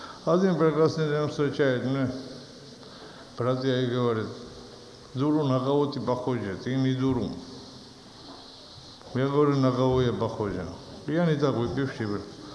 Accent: Rostov-on-Don, Rostov Oblast, Russia; Я из Ростова … Мое имя не удивляет вас, потому что я грузин.

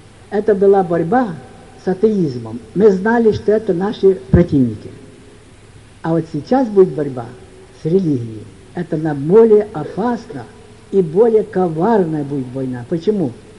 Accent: Voznesensk, Mykolaiv Oblast, Ukraine; Потому что я родом из Вознесенска.

